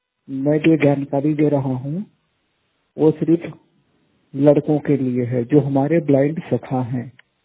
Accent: Madhya Pradesh, India; मध्य प्रदेश जिला अनूपपुर का निवासी हूँ।

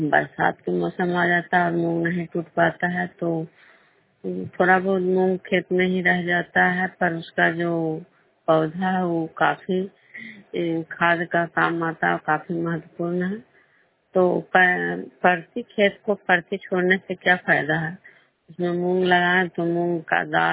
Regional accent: Vishnupur, Bihar, India; मैं विष्णुपुर ग्राम खजा पंचायत नालंदा जिला नवनुसा प्रखंड के निवासी हूँ।

